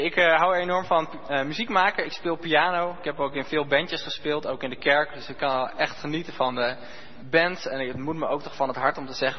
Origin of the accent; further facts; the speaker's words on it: Ede, Gelderland, Netherlands; now in Utrecht, Netherlands; Ja, ik kom uit Ede. Daar ben ik eigenlijk geboren en getogen. En toen ik ging studeren ben ik naar Utrecht verhuisd, maar ik ben dus in Ede opgegroeid. Ook in een Nederlands gereformeerde kerk.